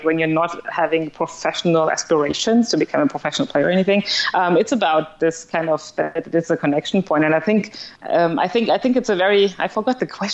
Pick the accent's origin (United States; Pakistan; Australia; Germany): Germany; English is a second language; my parents are from Sri Lanka. I was born and raised in Germany, and I was I was growing up in a very little small town, and I was one of the very few immigrants, actually, who were living there.